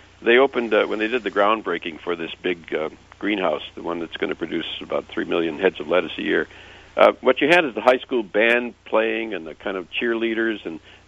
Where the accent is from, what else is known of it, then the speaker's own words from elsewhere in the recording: Racine, Wisconsin, United States; I come from Racine, and I have some old friends back in Racine, very conservative, kids I went from kindergarten to high school